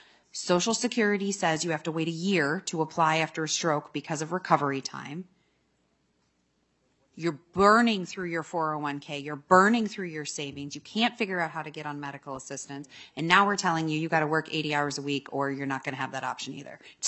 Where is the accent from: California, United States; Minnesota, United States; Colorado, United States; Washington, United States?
Minnesota, United States; Rochester; I just, as most of you know, I'm from Rochester. And so we have quite a rehab facility at the Mayo Clinic, a stroke facility.